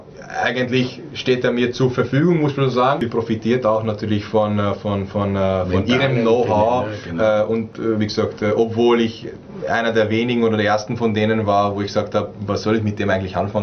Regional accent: Austria; als Österreicher, als österreichischer Nationalteamspieler

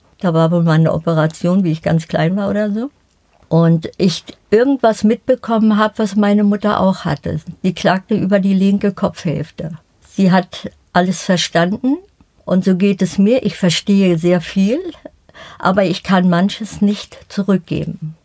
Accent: Berlin, Germany; Ich bin in der Förderschule in Berlin-Spandau zur Schule gegangen.

